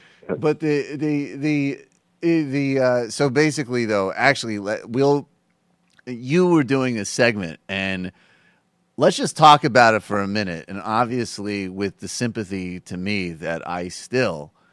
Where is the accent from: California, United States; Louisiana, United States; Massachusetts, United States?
Massachusetts, United States; There used to be a Jamaican dude who played steel drum where I grew up in Western Mass